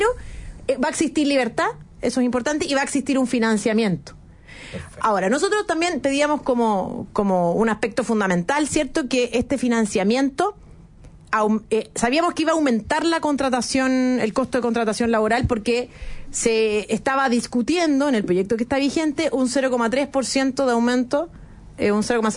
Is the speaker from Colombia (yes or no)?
no; Chile